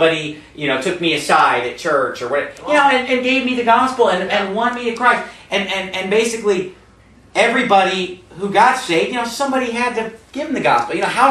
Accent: Phoenix, Arizona, United States; My friend, you know, I'm from Phoenix, okay? And in Phoenix, where I live, there are a lot of good churches.

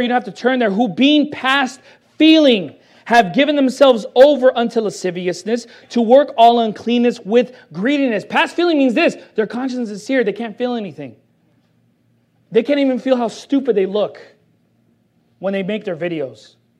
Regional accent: Long Beach, California, United States; but I come from Long Beach where there's faggots all over the place.

